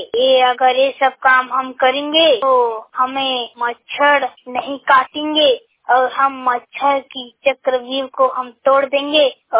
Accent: Chhattisgarh, India; मैं छत्तीसगढ़ से हूँ।

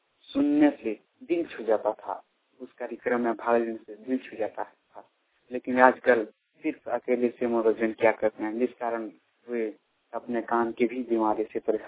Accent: Sirsa, Jharkhand, India

